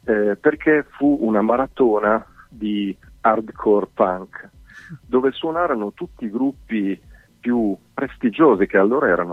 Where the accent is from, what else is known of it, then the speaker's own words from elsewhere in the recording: Casale Monferrato, Piedmont, Italy; Io sono di Casale Monferrato, nella provincia di Alessandria.